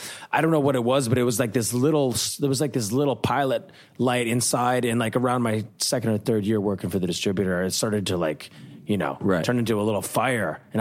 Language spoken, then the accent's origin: English; Minnesota, United States; I grew up in the Midwest, loved Minnesota high school, went to FSU, matriculated.